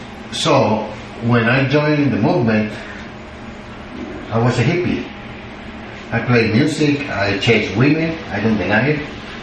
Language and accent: English; Colombia; English is a second language; now in India; So, you know, I'm a foreigner in India. I'm from Colombia.